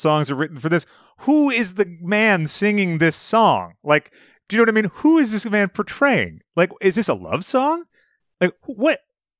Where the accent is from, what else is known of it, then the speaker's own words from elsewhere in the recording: Boston, Massachusetts, United States; I'm originally from the Boston area.